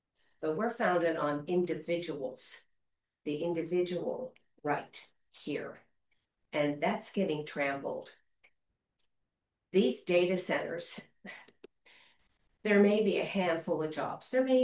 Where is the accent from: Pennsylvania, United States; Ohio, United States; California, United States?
Pennsylvania, United States; Ernest; I'm from Ernest. I'm born and raised here in Indiana County.